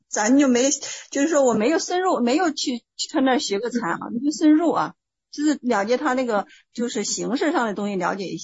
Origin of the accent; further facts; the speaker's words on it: Hubei, China; 我老家湖北，离得很近嘛